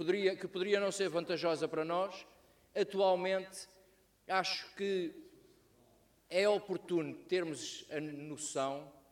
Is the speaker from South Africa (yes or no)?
no; Azores, Portugal; E aquilo que nós, enquanto açorianos, devemos enaltecer nesta questão